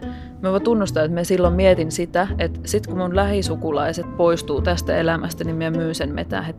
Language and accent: Finnish; Lappeenranta, South Karelia, Finland; now in Helsinki, Finland; mä oon 28-vuotias kielten opettaja. Mä oon alun perin Lappeenrannasta, mutta mä oon asunut niin kuin aika ison osan tästä aikuiselämästä täällä Helsingissä.